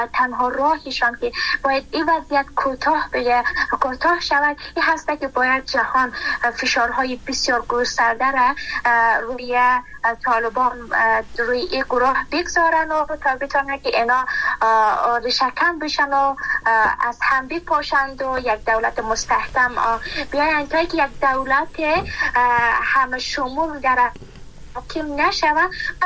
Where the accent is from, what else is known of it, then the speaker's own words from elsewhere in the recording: Afghanistan; من خودم به عنوان یک بانو از افغانستان هستم